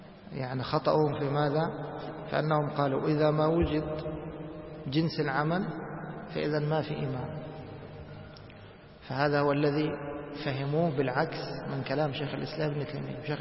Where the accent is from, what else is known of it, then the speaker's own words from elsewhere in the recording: Egypt; يعني احنا نسموه عندنا في مصر لو كنت أبو عرام